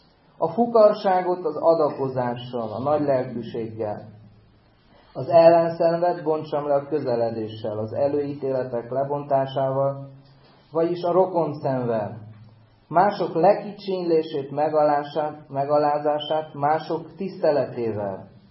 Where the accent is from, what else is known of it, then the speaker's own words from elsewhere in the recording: Hungary; én nagy magyar vagyok a szívem mélyén